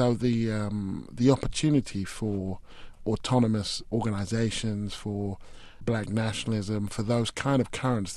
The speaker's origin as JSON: {"language": "English", "region": "England", "country": "United Kingdom", "said": "I'm from England."}